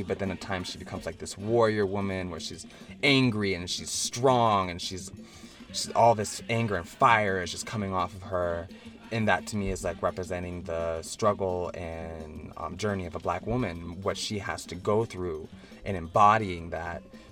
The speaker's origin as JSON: {"language": "English", "country": "United States", "said": "I'm Haitian and I'm also American."}